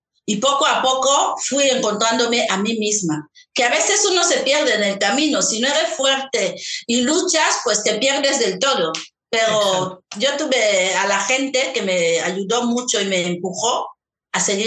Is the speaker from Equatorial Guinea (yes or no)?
yes; Equatorial Guinea; un país que forma parte de mi tierra, de mi cultura, de todo, porque somos colonia española, de Guinea Ecuatorial. Pero era la primera vez que yo pisaba España en el 1992.